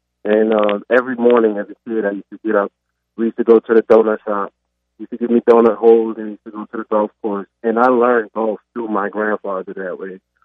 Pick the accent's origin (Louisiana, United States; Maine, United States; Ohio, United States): Louisiana, United States; New Orleans; Hey, I'm from Born and Raised in New Orleans.